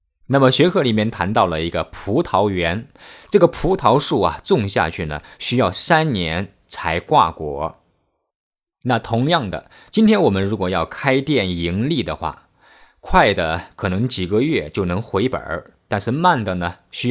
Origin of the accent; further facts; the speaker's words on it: China; 我们中国人也讲汗流浃背